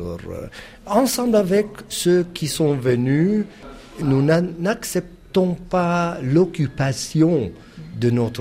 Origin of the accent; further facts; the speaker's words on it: Ramallah, West Bank, Palestine; also born or lived in Amman, Jordan; Je suis né à Amman, en Jordanie, il y a 55 ans. Mais mes parents, qui sont palestiniens, moi-même, je suis palestinien, mes parents ont décidé 1954 de s'installer à Ramallah.